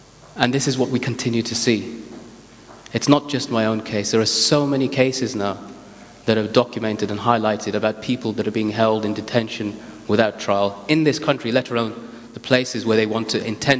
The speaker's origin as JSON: {"language": "English", "country": "United Kingdom", "said": "What makes me British is my experiences in this place, my knowledge of this place."}